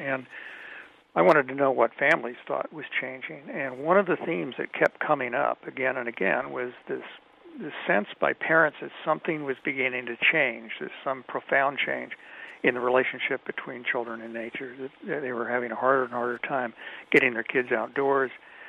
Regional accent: Kansas City, United States; I grew up outside of Kansas City at the suburban edge of Kansas City.

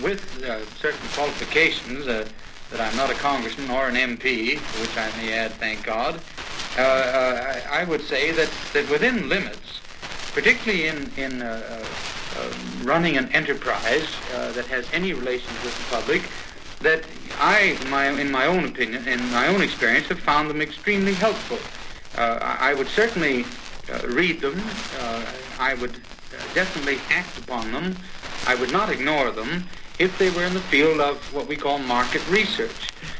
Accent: United States; Well, as an American, I'm on what you here in Britain call a rather sticky wicket

